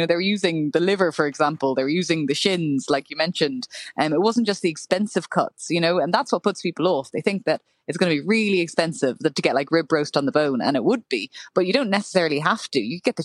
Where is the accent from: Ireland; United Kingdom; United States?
Ireland; Limerick, Munster; I'm from Limerick